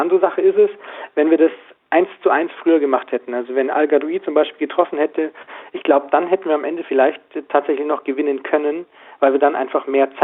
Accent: Moers, North Rhine-Westphalia, Germany; Ja, aus Moers.

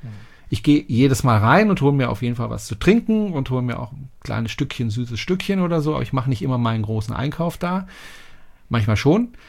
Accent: France; ich sage das jetzt mal als Franzose

